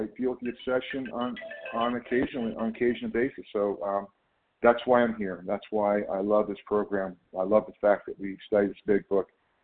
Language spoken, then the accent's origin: English; California, United States; I'm from California.